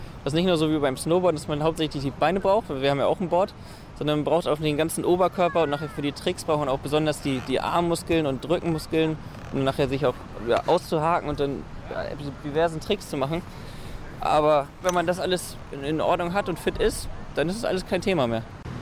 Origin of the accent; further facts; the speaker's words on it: Schleswig-Holstein, Germany; Und für mich hier als Schleswig-Holsteiner habe ich schon ein bisschen Heimvorteil.